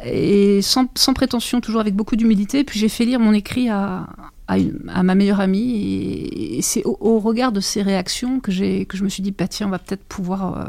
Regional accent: Crépy, Hauts-de-France, France; born there; Je suis née à Crépy, donc c'est aussi la raison de ma présence aujourd'hui.

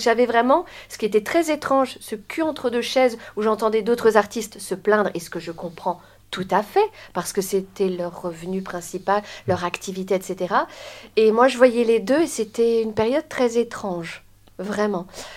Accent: Belgium; Je suis belge jusqu'il y a très peu.

